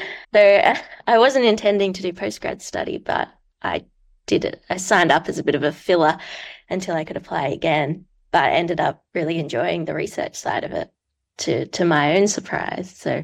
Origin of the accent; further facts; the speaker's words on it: Melbourne, Victoria, Australia; I'm 28, and I'm from Melbourne, Australia.